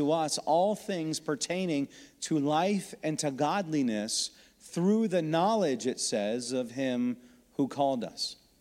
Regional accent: Texas, United States; born there; also born or lived in Washington, D.C. / Ohio / New Mexico; I was born on an Air Force base in Texas. From there, we moved to another Air Force base in D.C., then another base in Ohio, then another base in New Mexico

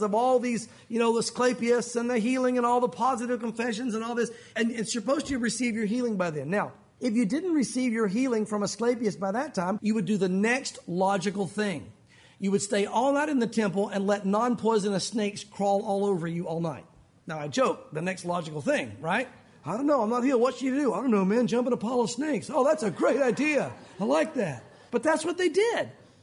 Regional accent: Tennessee, United States; also born or lived in Santa Fe; now I lived out west for a while in Santa Fe, you guys know that, I'm mostly from Tennessee, but I lived out west for a while.

